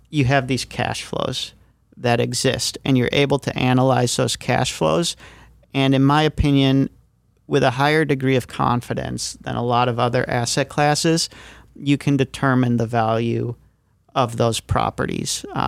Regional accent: Rochester, Minnesota, United States; Yeah, so I grew up in Rochester, Minnesota, graduated Century High School.

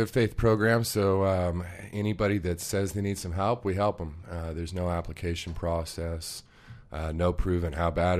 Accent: Bend, Oregon, United States; I just moved into Bend, and it's my hometown.

